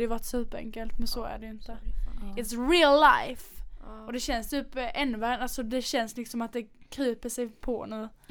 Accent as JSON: {"language": "Swedish", "town": "Olofström", "region": "Blekinge", "country": "Sweden", "said": "sen vill jag heller egentligen inte flytta för att jag har ju alla mina vänner hemma i Olofström liksom."}